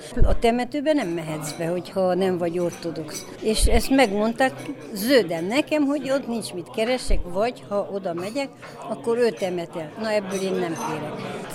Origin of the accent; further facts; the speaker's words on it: Palatca, Cluj County, Romania; moved away as an adult; mert én Kolozsvár mellőnől vagyok, Palackáról, magyar Palacka. Én ott református családban születtem. Ott konfirmáltam, ott nőttem fel.